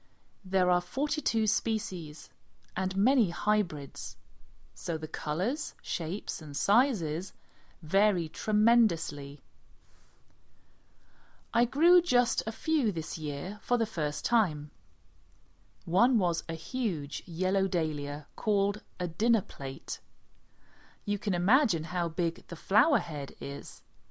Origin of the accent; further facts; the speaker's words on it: England, United Kingdom; now in United States; Well, that's because I'm English.